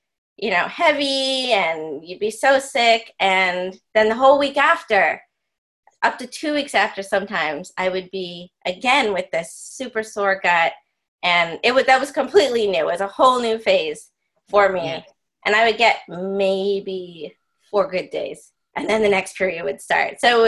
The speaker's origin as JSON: {"language": "English", "country": "Canada", "tie": "born or raised there", "said": "I grew up in Canada"}